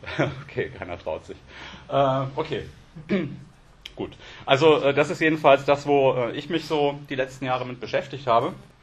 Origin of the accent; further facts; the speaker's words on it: Rhineland, Germany; now in Bavaria, Germany; Ich bin ursprünglich aus dem Rheinland, aber seit 2000 in Bayern.